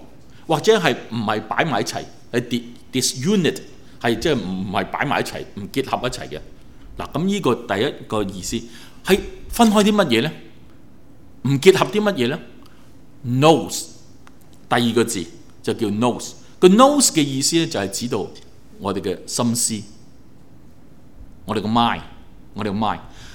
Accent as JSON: {"language": "Cantonese", "country": "China", "said": "大家都知道，我哋都係中國人"}